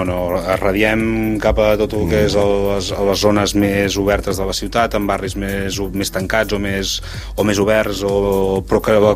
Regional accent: Girona, Catalonia, Spain; jo soc molt gironí i també crec una mica en l'arrelament de les coses

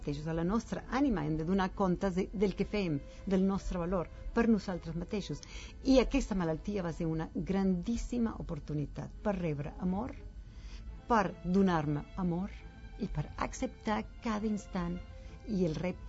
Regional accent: Santa Marta, Magdalena, Colombia; born there; Catalan is a second language; A Colòmbia, al Caribe colombiano, a Santa Marta.

